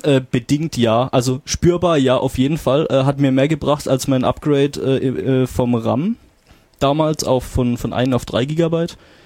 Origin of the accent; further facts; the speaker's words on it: Karlsruhe, Baden-Württemberg, Germany; ich komme ja ursprünglich aus Karlsruhe